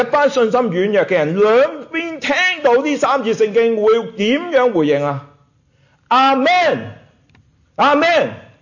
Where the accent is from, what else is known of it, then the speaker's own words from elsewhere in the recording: China; 我们中国人有句说话，说家和万事兴